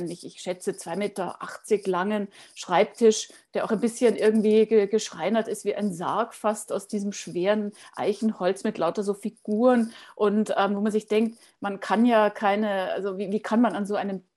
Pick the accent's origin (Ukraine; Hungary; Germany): Germany; now in Austria; weil man mich ja einfach hört als Deutsche. Also ich klinge vielleicht für Leute außerhalb von Österreich österreichisch, aber in Österreich werde ich immer die Deutsche sein.